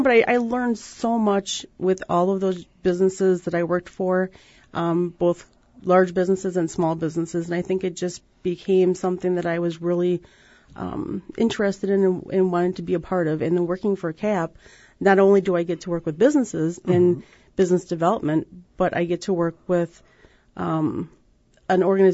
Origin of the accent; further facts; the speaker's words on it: Wisconsin, United States; I'm a native of the Fox Cities. I was born and raised in, I was born in Nina and raised in the Darbois area, and I was raised on a small dairy farm